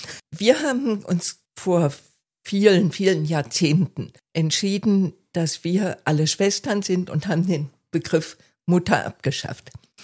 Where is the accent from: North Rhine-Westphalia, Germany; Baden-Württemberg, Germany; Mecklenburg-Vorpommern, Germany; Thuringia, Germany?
North Rhine-Westphalia, Germany; Münster; born there; Ja, ich bin in Münster in Westfalen geboren worden, Jahrgang 1956.